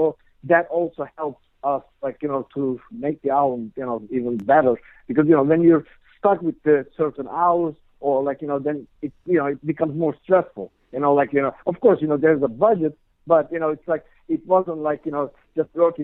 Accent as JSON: {"language": "English", "region": "Istanbul", "country": "Turkey", "moved": "yes", "lives_now": "New Jersey, United States", "said": "I'm originally from Istanbul, Turkey."}